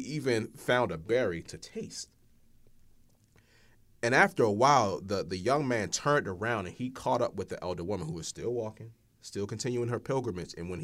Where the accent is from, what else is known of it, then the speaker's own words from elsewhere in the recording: Baltimore, Maryland, United States; Born and raised in East Baltimore. You can look up stats on Baltimore.